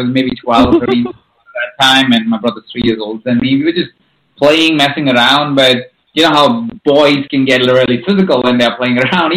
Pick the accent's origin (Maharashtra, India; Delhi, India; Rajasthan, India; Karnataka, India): Rajasthan, India; Jaipur; my backstory is I was born in India in a small town called Jaipur. It's, you know, like when you think of India, colors, dance, music, you kind of are thinking about that city. It's like full of palaces.